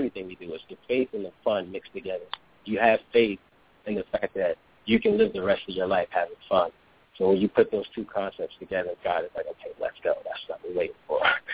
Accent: Newark, New Jersey, United States; I'm from Newark, New Jersey. You know, and if you guys are familiar with that area, you know, it's a pretty interesting area.

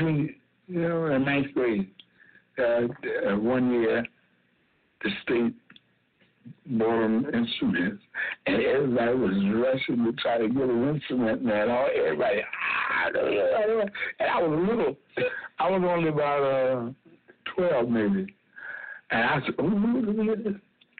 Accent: Cheraw, South Carolina, United States; Chiro, South Carolina.

